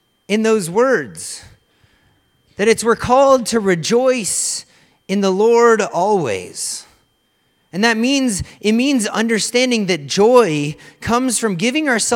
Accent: Canada; I say shone because I'm Canadian.

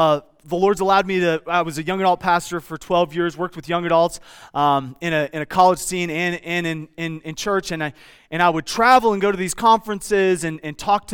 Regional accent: Midwest, United States; I remember growing up in the Midwest, and man, before that first snow, you would see these birds just start flocking

